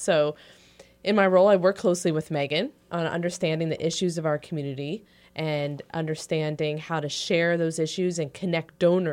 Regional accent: Bethlehem, Pennsylvania, United States; So my background is I grew up in Bethlehem and attended Lehigh University. And upon graduation, I moved away and then eventually found my way back to Lehigh Valley, as many of us do.

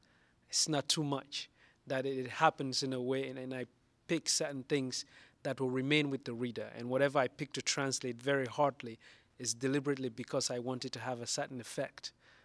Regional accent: Sierra Leone; first language Mende; English is a second language; translating from Mende, which is my mother tongue, means fefete, which means a nest of air or a vessel that carries air.

